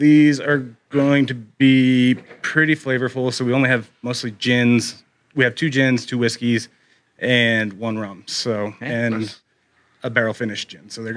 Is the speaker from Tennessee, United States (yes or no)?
no; Tooele, Utah, United States; born there; Well, I am a Utah born person. I was born in Twilla in 1982.